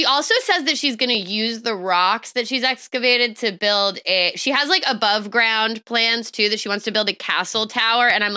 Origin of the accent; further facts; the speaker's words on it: Fairfax County, Virginia, United States; My hometown of Fairfax County